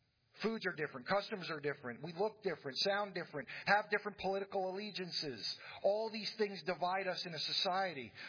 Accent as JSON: {"language": "English", "country": "United States", "tie": "born there", "said": "I was born in the United States, so I'm, you know, second generation, I guess, or third generation American here."}